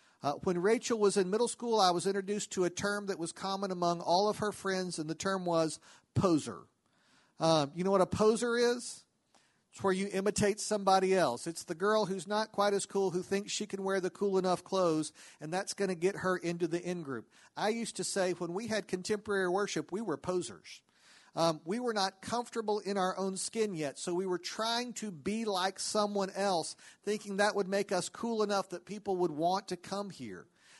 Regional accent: Lubbock, Texas, United States; When I was growing up in Lubbock, we had field trips to Prairie Dog Town on the edge of Lubbock.

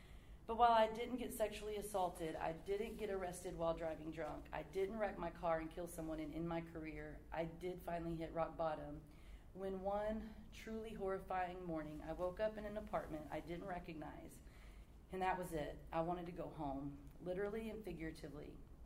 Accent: Texas, United States; I mean, I grew up in Greens Point. This was kind of like home to me.

